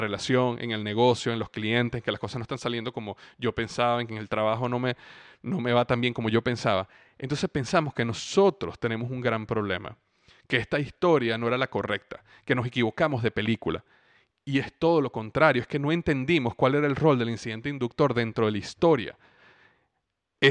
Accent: Venezuela; now in Florida, United States; Yo llego y el clima era espectacular en Florida, era muy parecido al clima en Venezuela, donde yo crecí.

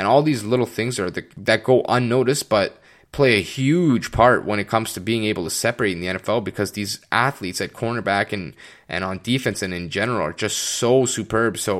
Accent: Hamilton, Ontario, Canada; who actually played for my hometown, Hamilton Tiger Cats.

